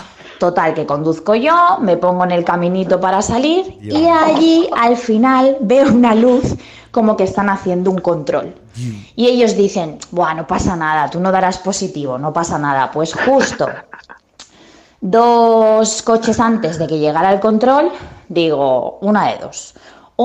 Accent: Barcelona, Catalonia, Spain; oye, que quiero salir de fiesta, que soy de Barcelona

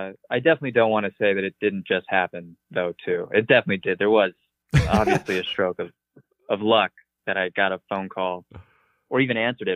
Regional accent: Vermont, United States; I'm just from Vermont.

